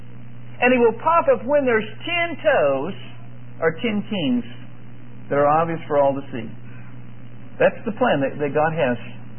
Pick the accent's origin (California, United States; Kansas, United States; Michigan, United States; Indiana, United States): Kansas, United States; Wichita; Here's my hometown paper, Wichita Eagle and Beacon.